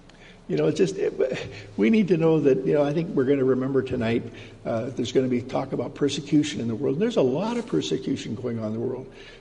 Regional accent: Canada; in Canada, it's getting very, very serious. That's my home country.

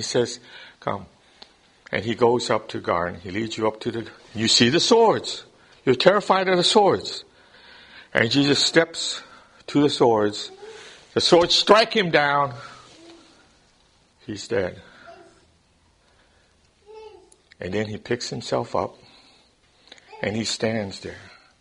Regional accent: Hawaii, United States; I remember growing up in Hawaii. Hawaii is a strange place, if any of you have lived there for any amount of time. It's very eclectic.

